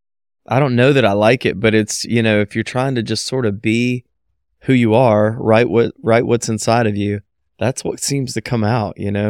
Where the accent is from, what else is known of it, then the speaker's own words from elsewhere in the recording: Florida, United States; born there; also born or lived in Lynchburg, Virginia / Memphis, Tennessee / Buckeye, Arkansas / Missouri; No. I was born in Florida.